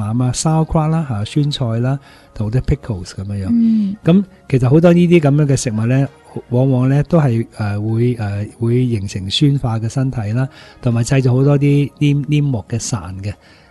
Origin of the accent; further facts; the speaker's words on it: Hong Kong; 譬如我哋都我哋香港人好多都食粟米啦